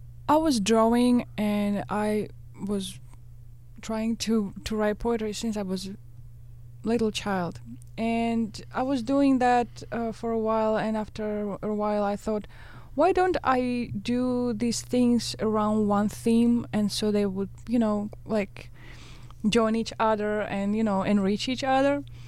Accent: Izhevsk, Udmurt Republic, Russia; It's called Ijevsk.

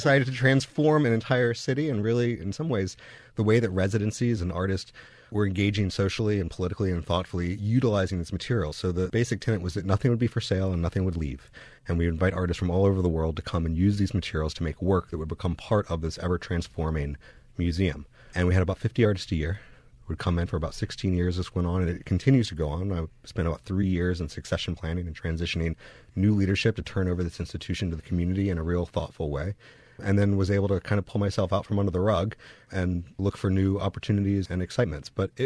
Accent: Atlanta, Georgia, United States; now in Greensboro, United States; I grew up in Atlanta, Georgia, went to school in Philadelphia, and moved down to Greensboro, North Carolina

